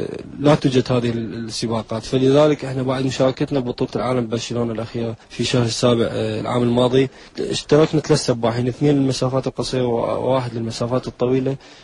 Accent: Iraq; يعني احنا مثلا مسبح واحد عندنا بالعراق نمتلكه

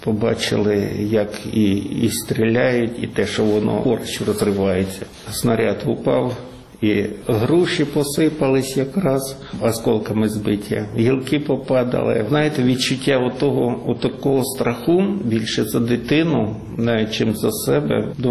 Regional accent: Luhansk, Luhansk Oblast, Ukraine; Тільки я приїхав сюди в перший же тиждень. На Південному вокзалі мені морду набили за те, що я з Луганська.

